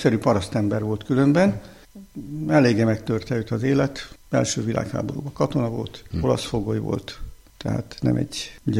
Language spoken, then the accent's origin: Hungarian; Székutas, Csongrád-Csanád, Hungary; a szülőfalumban, Székutason, és ő kapcsolatban volt ezekkel a kispapokkal, a szegedi kispapokkal